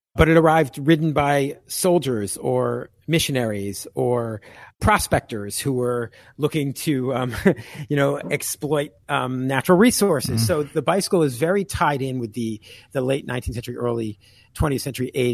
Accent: New York, United States; a city like New York, for instance, just to use the example of my hometown

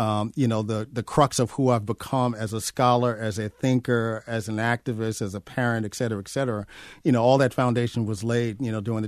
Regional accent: New York City, New York, United States; And growing up in New York City, I mean, we literally would travel all throughout the five boroughs in public transportation.

